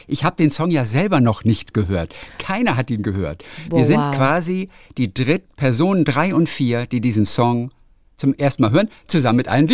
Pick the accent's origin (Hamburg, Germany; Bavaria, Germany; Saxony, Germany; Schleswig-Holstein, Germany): Schleswig-Holstein, Germany; Lübeck; born there; Ich bin aus Lübecker, das ist meine DNA. Ich bin in Lübeck geboren, das ist in meiner DNA ist das drin.